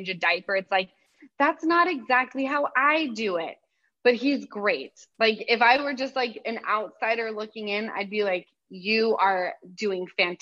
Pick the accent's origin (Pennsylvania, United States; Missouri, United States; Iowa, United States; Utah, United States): Utah, United States; You know, like … from Utah.